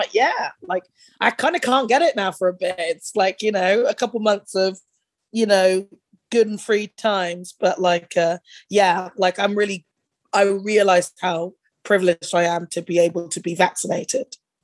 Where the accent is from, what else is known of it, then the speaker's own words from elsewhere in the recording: United Kingdom; And it's like, yeah, because I'm a British rocker.